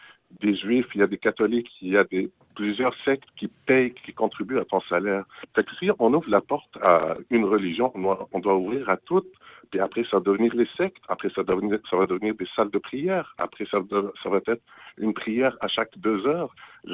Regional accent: Tunisia; moved away; moi, je suis un musulman. Je viens de la Tunisie.

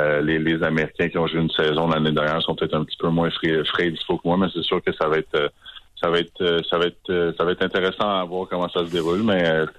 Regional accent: Quebec, Canada; Que je suis un Québécois de plus dans l'équipe québécoise au Canada.

